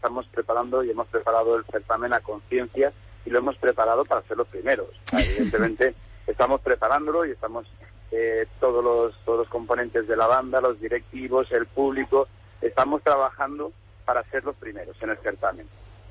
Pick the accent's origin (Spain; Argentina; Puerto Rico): Spain; Toledo, Castilla-La Mancha; somos toledanos, estamos en Toledo